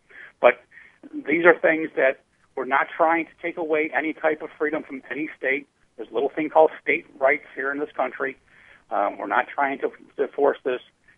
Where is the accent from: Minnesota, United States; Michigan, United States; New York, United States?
New York, United States; My home state, New York, actually receives reciprocity rights from quite a number.